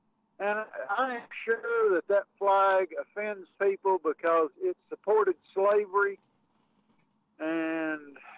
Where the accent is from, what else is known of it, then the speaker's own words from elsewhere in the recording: Tennessee, United States; And I'm from Northeast Tennessee, and it fought on the side of the Union.